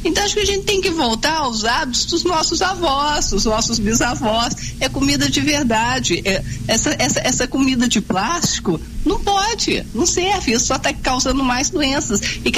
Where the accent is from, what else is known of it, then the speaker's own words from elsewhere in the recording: Belo Horizonte, Minas Gerais, Brazil; eu nasci em Belo Horizonte, e onde eu morava, no bairro que eu morava, que hoje é na Savassi